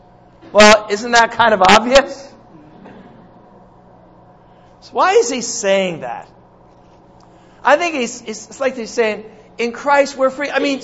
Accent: United States; Now, I come from America, and in our country, freedom is almost like a religion.

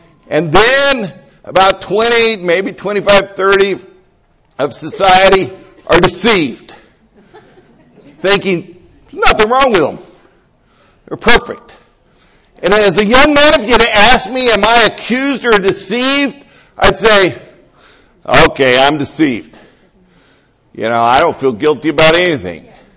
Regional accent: California, United States; born there; Praise God, I was born a Californian and I'm not a Texan.

